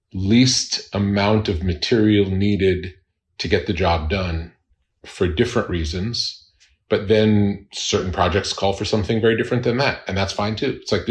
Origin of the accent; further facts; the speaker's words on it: Long Beach, New York, United States; Long Island, Long Beach.